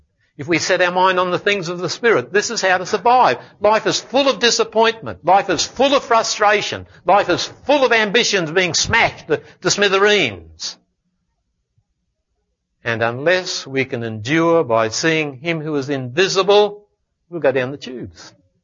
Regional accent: Australia; Just as certainly as mine will have nothing to do with my being an Australian.

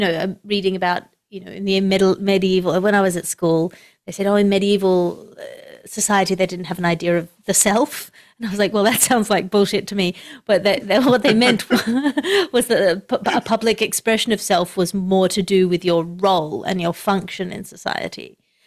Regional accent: Australia; I'm from Australia, but I'm not that kind of Australian.

